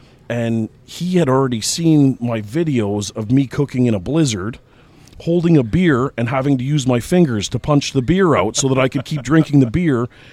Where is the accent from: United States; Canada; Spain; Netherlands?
Canada; partly because I'm Canadian